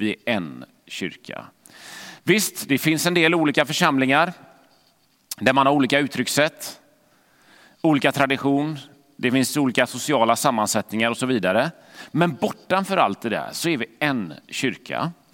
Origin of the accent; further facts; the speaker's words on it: Gothenburg, Västra Götaland County, Sweden; Där jag växte upp i Fiskebäck i västra Göteborg och man träffade någon vuxen person som man inte kände